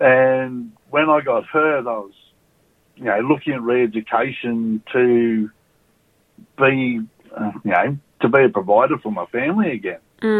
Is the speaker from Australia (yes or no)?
yes; Scone, New South Wales, Australia; And I'm from Scone in New South Wales.